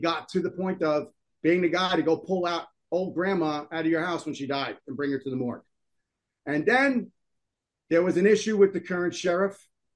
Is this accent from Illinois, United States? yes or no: no; New Jersey, United States; Now, here it is. I'm from Jersey. Everybody knows a guy.